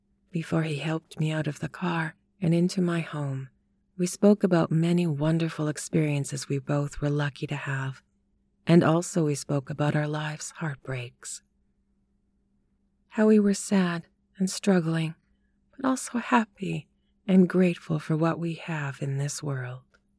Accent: Astoria, New York, United States; I was born and raised in Astoria, Queens, New York City.

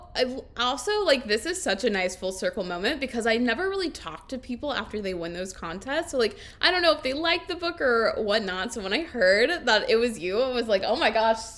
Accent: Louisiana, United States; for everybody listening. I'm from Louisiana.

